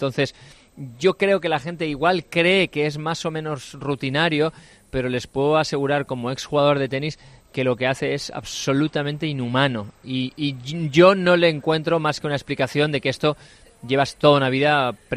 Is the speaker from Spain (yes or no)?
yes; Spain; a nosotros como tenistas españoles